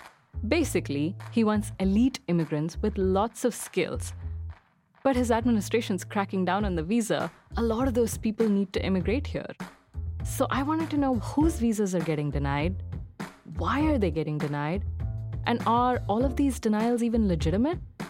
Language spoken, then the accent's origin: English; India; now in United States; We are originally from India, but we've lived here in the U.S. for years. Our daughter was born here.